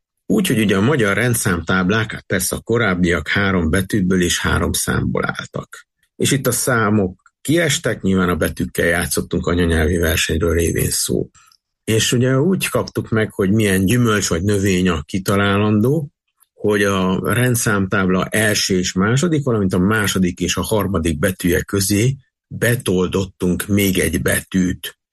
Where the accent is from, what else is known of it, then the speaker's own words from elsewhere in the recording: Miskolc, Borsod-Abaúj-Zemplén, Hungary; én pedig ugye miskolci vagyok